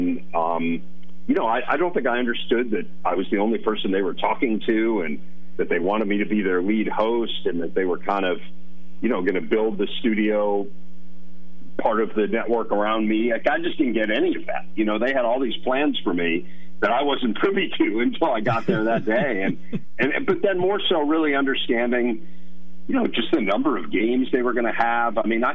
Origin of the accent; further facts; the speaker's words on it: Chicago, Illinois, United States; now in Connecticut, United States; I mean, we love living in Connecticut, even though I'm from Chicago.